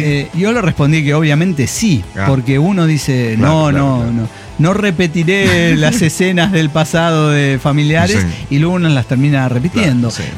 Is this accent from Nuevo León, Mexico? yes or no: no; Sonora, Mexico; Y entonces yo crecí en Sonora.